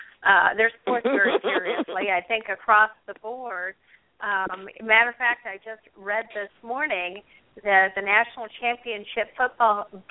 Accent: Arizona, United States; I'm originally from Arizona, so I would not refer to them as mountains, but I would say hills.

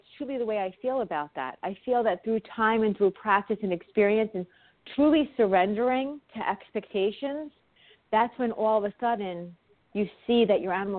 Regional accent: New York, United States; accent: New York; I hope that my New York accent doesn't get in the way, and I hope that I don't talk too fast, so if I do, just ask me to slow down, because it does, you know, the New York in me does come out.

